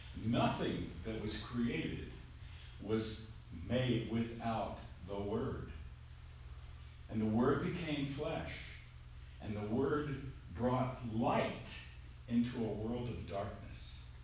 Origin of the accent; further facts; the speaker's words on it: Alabama, United States; See, I grew up in Alabama.